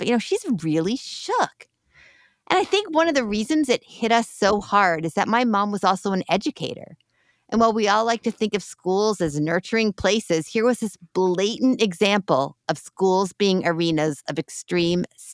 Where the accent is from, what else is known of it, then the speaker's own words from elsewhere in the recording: Canada; As a Canadian, when I found out about those unmarked graves, I just felt gutted.